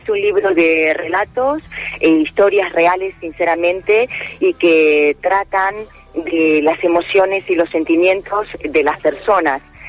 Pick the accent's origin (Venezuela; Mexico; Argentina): Argentina; Buenos Aires; now in Villarreal, Spain; Yo soy de Argentina, de la provincia de Buenos Aires. Y bueno, en el 2006 nos vinimos con toda la familia a vivir a España, especialmente en Villarreal. Y bueno, estamos a casi ya 16 años aquí.